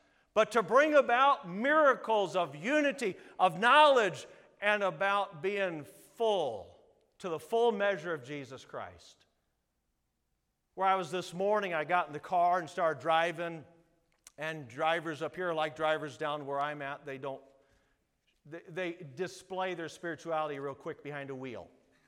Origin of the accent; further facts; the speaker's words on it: South Dakota, United States; I'm from South Dakota. We know a lot of things about North Dakotans.